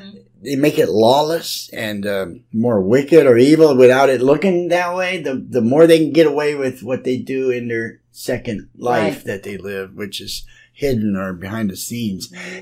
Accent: United States; I've just felt so safe growing up in the United States

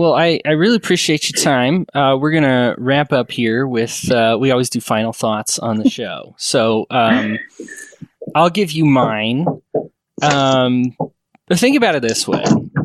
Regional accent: Aurora, Colorado, United States; Something I didn't know is that what I consider my hometown of Aurora, Colorado has actually banned pit bulls as well.

